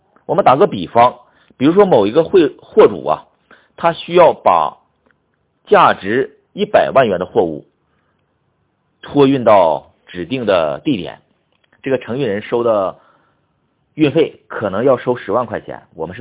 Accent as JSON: {"language": "Chinese", "town": "Hangzhou", "region": "Zhejiang", "country": "China", "said": "我是杭州的"}